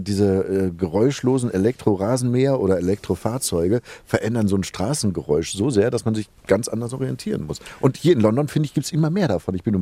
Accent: North Rhine-Westphalia, Germany; Also bitte, ich komme aus dem Ruhrgebiet, das geht gar nicht.

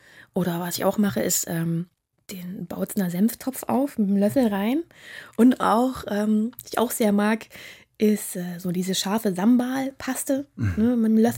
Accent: Halle, Saxony-Anhalt, Germany; also born or lived in Berlin; In Halle ist es gar nicht dem Berliner Dialekt so fremd. Wir icken nicht.

